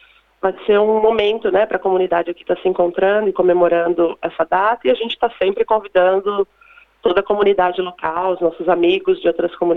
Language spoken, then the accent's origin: Portuguese; Brazil; moved away as an adult; also born or lived in England; now in Adelaide, Australia; Então, eu saí do Brasil há 14 anos, mais ou menos, em 2004, com a intenção de estudar inglês. Então, eu fui para a Inglaterra, fiquei lá 2, 3 anos estudando inglês.